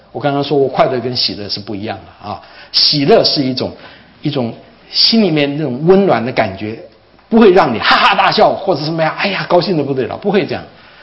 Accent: Taiwan; 我在台湾长大

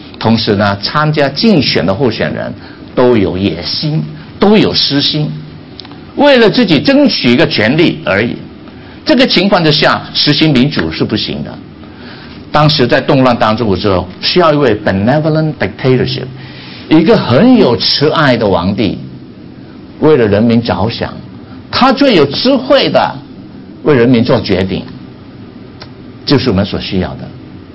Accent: Vietnam; moved away as an adult; now in United States; 他知道我从越南来的

